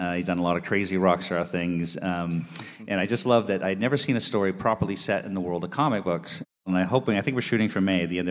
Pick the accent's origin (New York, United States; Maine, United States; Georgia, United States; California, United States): Maine, United States; Ben was a fellow Mainer. I'm originally from Maine.